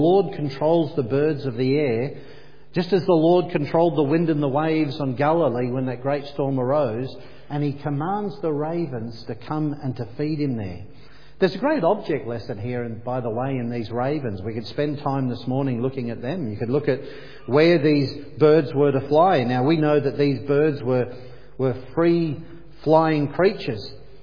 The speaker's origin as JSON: {"language": "English", "country": "Australia", "accent": "Australian", "said": "With my Aussie accent, I'll get it wrong whatever I say anyway, so I'll stick with the word Cherith."}